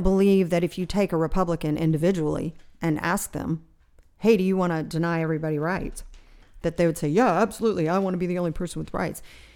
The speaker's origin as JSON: {"language": "English", "town": "Charlotte", "region": "North Carolina", "country": "United States", "tie": "born or raised there", "also_born_or_lived": "Raleigh / Pennsylvania / Miami / New York", "said": "Well, I was born in Raleigh, raised in Charlotte. I've lived in Pennsylvania and Miami and New York."}